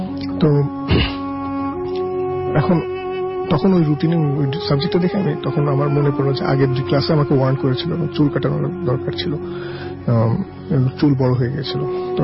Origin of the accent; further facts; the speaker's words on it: Mirpur, Dhaka Division, Bangladesh; আমি মিরপুর থেকে এসেছি।